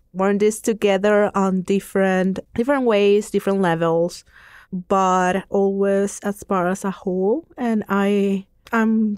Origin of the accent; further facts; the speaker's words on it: Venezuela; English is a second language; now in United States; But then I live in different states of Venezuela until I moved here.